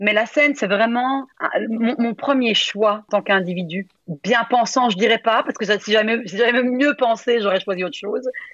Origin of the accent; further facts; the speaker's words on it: Italy; Et moi en tant qu'italienne qui ai besoin de bien manger